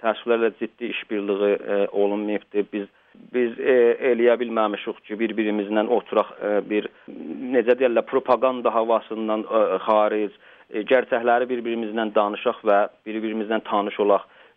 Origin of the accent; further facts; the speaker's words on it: South Azerbaijan, Iran; Məsələn, biz deyirik ki, Güney Azərbaycanlıyıq.